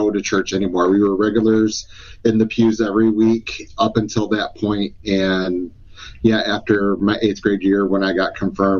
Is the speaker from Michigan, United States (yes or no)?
yes; Hazel Park, Michigan, United States; also born or lived in Warren; So I was born in Warren, Michigan, and raised in Hazel Park, Michigan, and a smaller family.